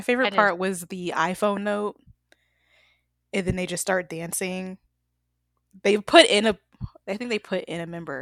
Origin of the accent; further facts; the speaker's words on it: Atlanta, Georgia, United States; I'm from Atlanta. I grew up in there putting CDs on people's cars.